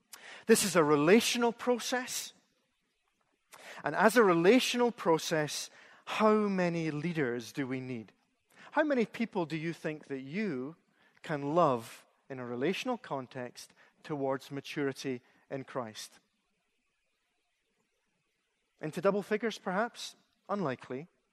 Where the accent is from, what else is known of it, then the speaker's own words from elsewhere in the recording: Scotland, United Kingdom; And I wish, as a Scotsman, I had a pound for every time I'd heard that comment.